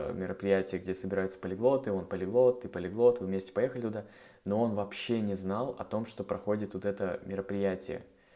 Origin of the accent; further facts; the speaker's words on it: Russia; я из России, он из Бельгии